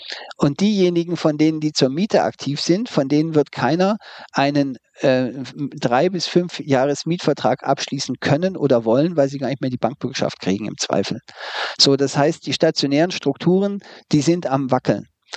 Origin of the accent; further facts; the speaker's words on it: Baden-Württemberg, Germany; Ich selber bin Schwabe